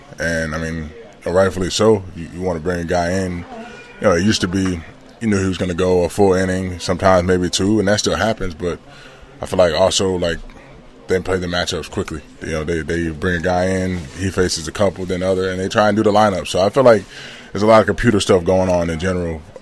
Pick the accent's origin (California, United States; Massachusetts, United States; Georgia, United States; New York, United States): Georgia, United States; But I just know for me, growing up in Georgia, the kind of competition you're going to face